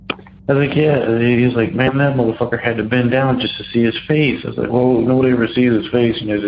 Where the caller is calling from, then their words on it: Cincinnati, Ohio, United States; Hey guys, I'm just calling from Cincinnati.